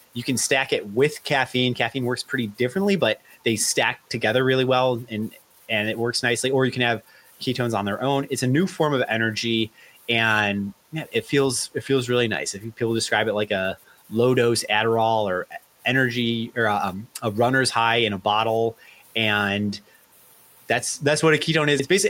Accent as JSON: {"language": "English", "town": "Chicago", "region": "Illinois", "country": "United States", "tie": "born or raised there", "said": "I was that kid and growing up in Chicago at age 15, like selling glow sticks at the Taste of Chicago"}